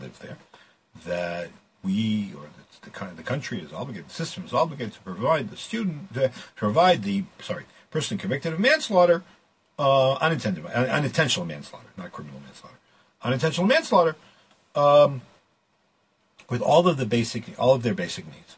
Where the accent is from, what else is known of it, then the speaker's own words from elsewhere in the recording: Boston, Massachusetts, United States; as a Bostonian, I can tell you